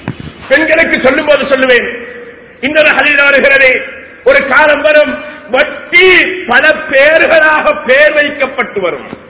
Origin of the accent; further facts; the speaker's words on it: Eastern Province, Sri Lanka; நான் ஈஸ்டர்ன சேர்ந்தவன், கிழக்கை சேர்ந்தவன்.